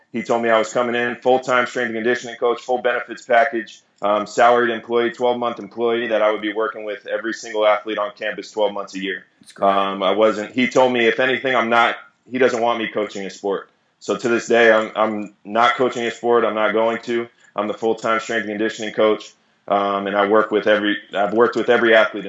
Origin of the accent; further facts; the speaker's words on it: Florida, United States; A lot of my friends knew I wanted to come back to South Florida. This is my hometown.